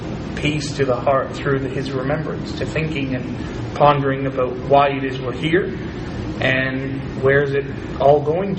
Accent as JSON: {"language": "English", "town": "Toronto", "region": "Ontario", "country": "Canada", "tie": "born or raised there", "moved": "as an adult", "lives_now": "Australia", "said": "Well, I was born and raised in Toronto. Grew up here my whole life."}